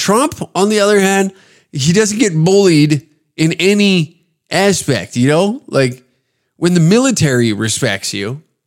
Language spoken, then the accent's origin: English; Canada; deeply annoying and frustrating as a Canadian.